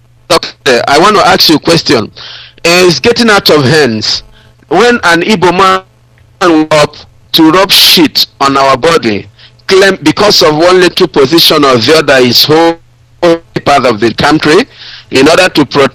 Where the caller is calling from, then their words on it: Malaysia; Master I'm calling from Malaysia.